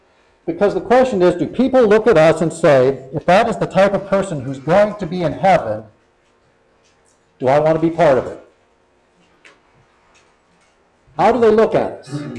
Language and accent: English; Akron, Ohio, United States; I grew up in the Akron, Ohio area. In the Akron, Ohio area, back when I was a kid, there was a lot of religion.